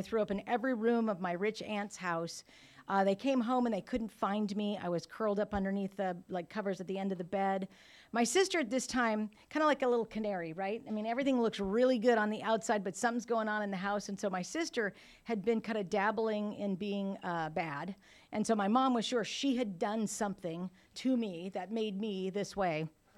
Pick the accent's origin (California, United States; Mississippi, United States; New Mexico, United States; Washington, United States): California, United States; Like, I grew up in the Santa Cruz Mountains of California, so we would go down to Santa Cruz and go to beach parties and keggers and all kinds of stuff